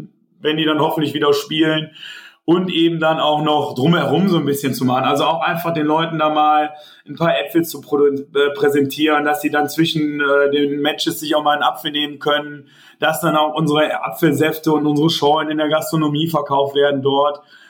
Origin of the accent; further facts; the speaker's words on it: Tönisvorst, North Rhine-Westphalia, Germany; ich komme ja hier aus Forst eigentlich gebürtig, hier aus Tönesforst und das ist ja doch sehr ländlich geprägt so ein bisschen hier unseren Obsthof.